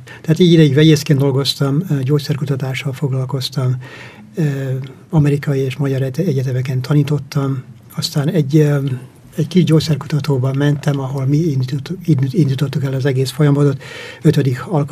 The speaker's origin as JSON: {"language": "Hungarian", "town": "Hosszúhetény", "region": "Baranya", "country": "Hungary", "tie": "born or raised there", "also_born_or_lived": "Csákvár", "moved": "as an adult", "lives_now": "United States", "said": "szüleim bányászok voltak, és hát egy ilyen bányászprogram indult akkor Pécs környékén. Egy kis faluban, hosszú hetében nevelkedtem Pécs mellett. Ott is végeztem az iskoláimat, középiskolát, Pécset, aztán Veszprémbe kerültem az egyetemre"}